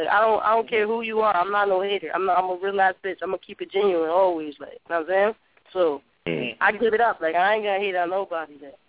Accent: Connecticut, United States; Like, sometimes it is because I'm from Connecticut.

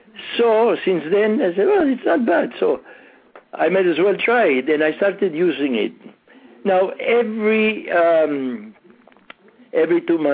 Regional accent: Philippines; I'm fairly well known in the Philippine community. I'm a Filipino.

